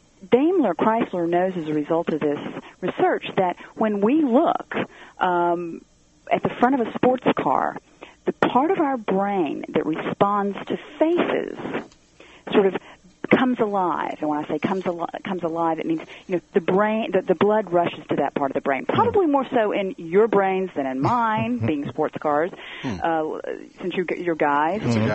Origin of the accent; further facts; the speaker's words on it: the South, United States; I grew up in the South, and we called every kind of soft drink Coke.